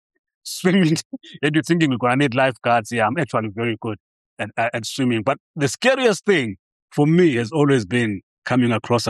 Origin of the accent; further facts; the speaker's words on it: Eastern Cape, South Africa; I grew up in the Transkei. We've got big rivers there, Tina River, Tsitsa River, Umzimvubu River, which actually flows into Port St. John's.